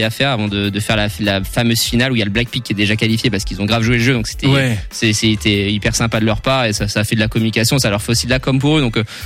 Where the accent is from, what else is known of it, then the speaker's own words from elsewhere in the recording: Angers, Pays de la Loire, France; Pareil, toujours dans la promotion locale, je suis d'Angers